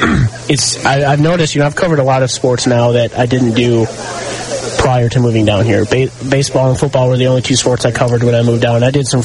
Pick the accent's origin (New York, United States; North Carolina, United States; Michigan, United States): Michigan, United States; Yeah, I'm from Michigan.